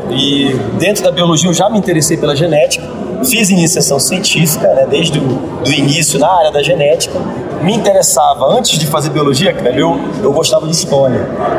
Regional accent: Amapá, Brazil; eu sou do Amapá, né, pessoal? Gente que até nem sabe se existe o Amapá, né?

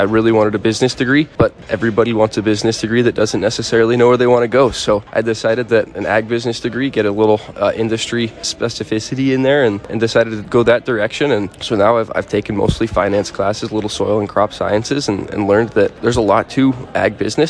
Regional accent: Denver, Colorado, United States; I'm from Colorado. I go to Northeastern Junior College, which is a little ag school out in Northeast Colorado.

